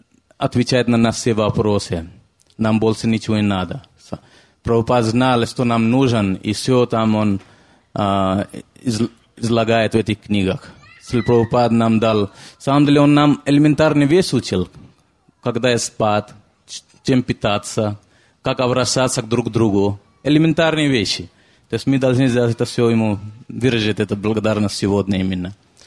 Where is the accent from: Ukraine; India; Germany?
India; Russian is a second language; now in Russia; потому что я приехал из Индии